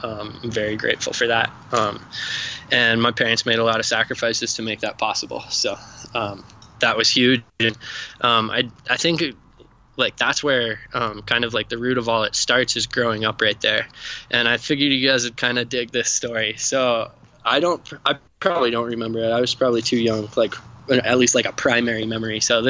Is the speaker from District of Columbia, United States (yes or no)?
no; Silverthorne, Colorado, United States; now in Salt Lake City, United States; I grew up in Colorado. I grew up in Silverthorne, so right next to a bunch of ski areas, A-Basin, Copper, Keystone, Breckenridge.